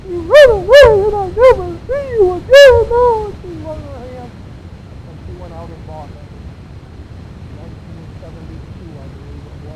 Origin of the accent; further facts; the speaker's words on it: Louisville, Kentucky, United States; There was a child that grew up just above us, where I grew up in Louisville.